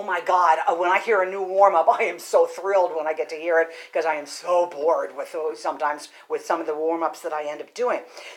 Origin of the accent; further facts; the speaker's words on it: Allentown, Pennsylvania, United States; I'm from Allentown, Pennsylvania. Any other Pennsylvanians in the... Okay, good. Okay, yay, Allentown, right?